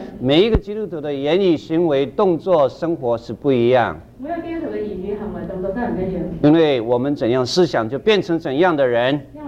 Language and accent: Chinese; Harbin, Heilongjiang, China; 你们听我讲话的口音就知道我是哈尔滨来的。